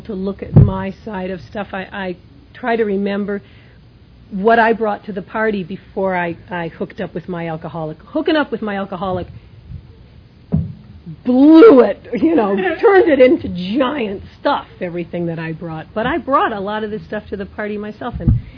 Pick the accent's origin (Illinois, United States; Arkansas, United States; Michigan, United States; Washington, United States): Michigan, United States; Detroit; I come from Detroit, Michigan.